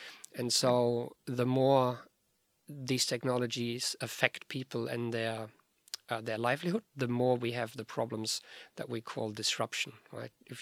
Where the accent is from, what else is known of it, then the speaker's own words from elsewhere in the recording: Germany; English is a second language; Yeah, look, I'm German and we tend to over-engineer the world.